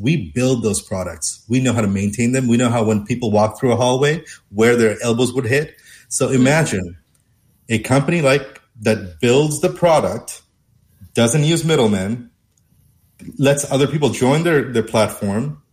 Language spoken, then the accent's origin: English; Los Angeles, California, United States; I, just like you, I'm an Angelino. I'm from Hollywood, Los Angeles.